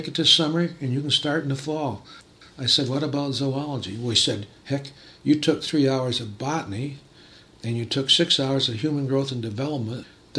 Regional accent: South Korea; I had a veteran scholarship from New York State because I'm from Korea.

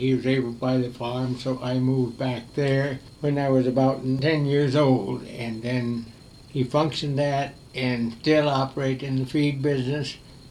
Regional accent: Coorsville, New York, United States; born there; Okay, I was born in Coorsville, New York, the youngest of five children. My father and mother operated a dairy farm but did not own it.

